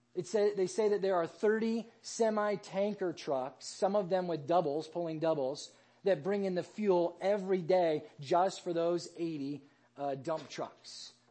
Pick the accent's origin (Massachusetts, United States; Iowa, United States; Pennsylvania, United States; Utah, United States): Iowa, United States; Now, I grew up in Iowa, and Iowa has Ragbri, which is the annual great bike ride across Iowa